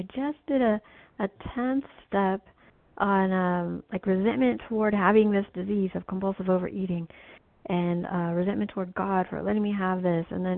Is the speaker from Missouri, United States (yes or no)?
yes; Missouri, United States; I'm from Missouri.